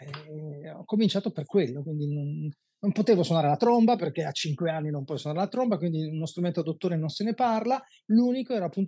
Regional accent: Trentino-Alto Adige, Italy; io sono originario del Trentino Alto Adige

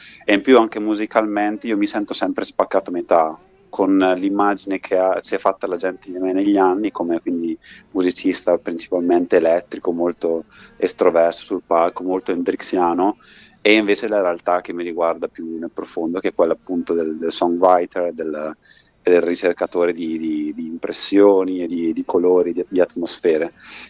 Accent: Gaino, Lombardy, Italy; vengo da Gaino, che è un piccolo villaggio sulle colline del Garda occidentale.

